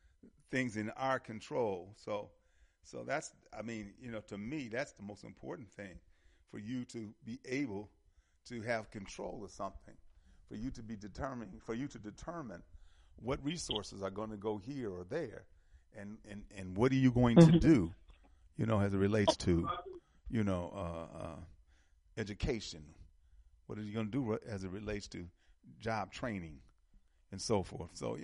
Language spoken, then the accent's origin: English; Wisconsin, United States; now in Georgia, United States; You know, I came from Wisconsin. Yeah, I came from Wisconsin.